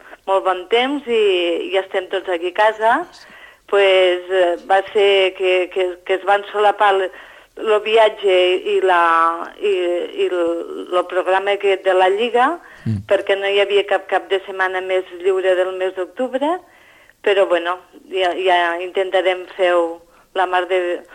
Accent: Falset, Catalonia, Spain; hem estat uns quants d'aquí Falset, hem estat a Venècia

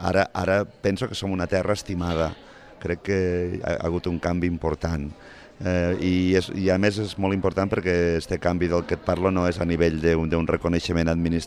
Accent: Catalonia, Spain; jo sóc ebrenc, que així és com ens han batejat des de fa uns anys a la gent que vivim a les riberes de l'Ebre, però sóc ebrenc de la part de baix, de la part del sud

